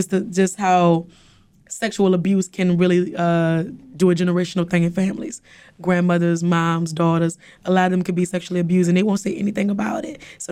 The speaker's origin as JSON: {"language": "English", "town": "New Orleans", "region": "Louisiana", "country": "United States", "tie": "born or raised there", "said": "I mean, I grew up in New Orleans in the 8th Ward, and I grew up on Music Street, 8th Ward."}